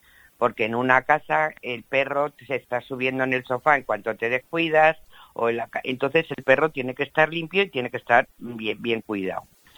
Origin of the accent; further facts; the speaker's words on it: Extremadura, Spain; yo soy extremeña, soy de pueblo